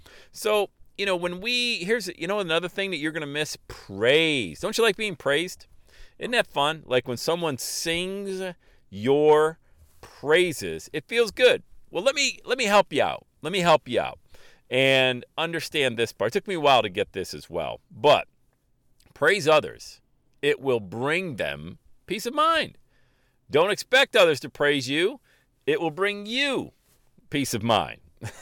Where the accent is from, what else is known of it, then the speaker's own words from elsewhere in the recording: Buffalo, New York, United States; He's from Rochester, I was from the Buffalo area.